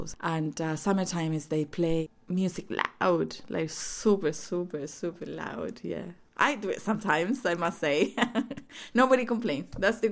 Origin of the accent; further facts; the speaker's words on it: Santiago, Santiago Metropolitan Region, Chile; English is a second language; moved away; and I come from South America, Chile, Santiago. I was born in Santiago, and I came here in June 1991.